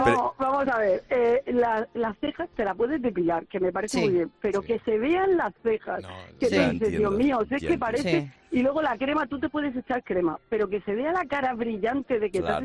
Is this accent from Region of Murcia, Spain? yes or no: yes; Cartagena, Region of Murcia, Spain; Le llamo ahora mismo en la Alcantarilla, pero yo soy de Cartagena.